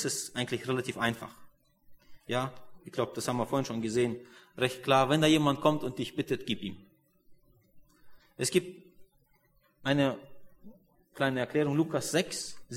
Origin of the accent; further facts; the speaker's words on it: North Germany, Germany; Bei uns in Norddeutschland wird er oft gebraucht.